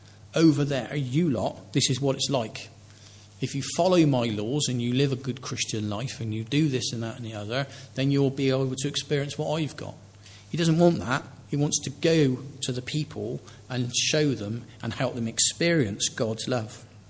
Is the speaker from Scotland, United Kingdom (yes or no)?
no; Bristol, South West England, United Kingdom; I come from Bristol, I can't help it. It's just the way it is.